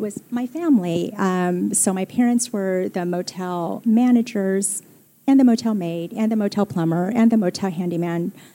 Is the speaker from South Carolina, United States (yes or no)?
no; California, United States; I usually say Southern California. Sometimes I say rural Southern California.